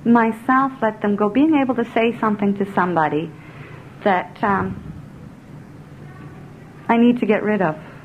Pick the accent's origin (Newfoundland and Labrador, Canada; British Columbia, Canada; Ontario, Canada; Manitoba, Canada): Ontario, Canada; Guelph; from Guelph.